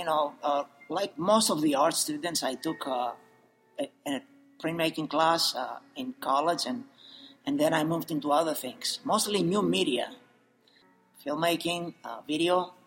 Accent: Greece; I grew up in Greece.

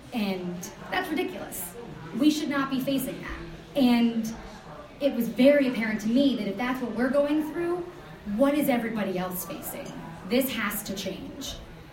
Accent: Saugerties, New York, United States; I'm born and raised in Saugerties, New York. I went to Saugerties High School, public school, and then on to the ILR school at Cornell

